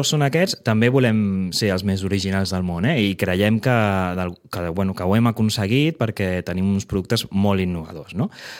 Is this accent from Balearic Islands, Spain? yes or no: no; Barcelona, Catalonia, Spain; now in Sitges, Spain; nosaltres venim de Barcelona, ja ens havien mudat a Sitges